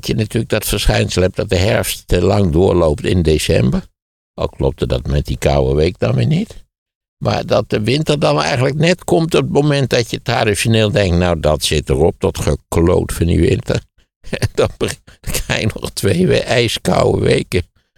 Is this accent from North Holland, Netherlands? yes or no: no; Wageningen, Gelderland, Netherlands; Ja, ik ben in Wageningen opgegroeid